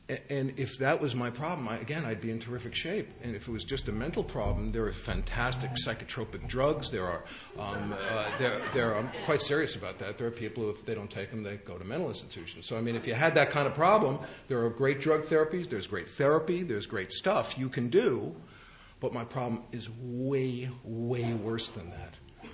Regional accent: Bronx, New York, United States; born or raised there

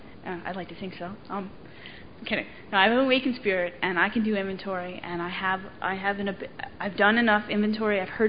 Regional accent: Ireland; I'm sarcastic, I'm Irish

